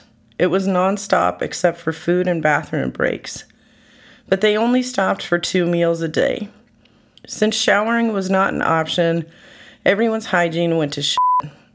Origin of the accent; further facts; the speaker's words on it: Eau Claire, Wisconsin, United States; also born or lived in Kentucky; it took me back to where it all started in Eau Claire, Wisconsin. Born and raised in Eau Claire, I was sick of living with my father, so I left and moved in with my mother in Kentucky.